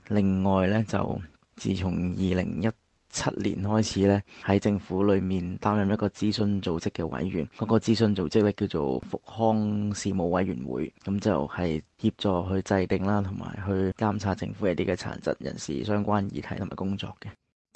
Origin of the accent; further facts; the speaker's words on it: Macau; 我是来自澳门的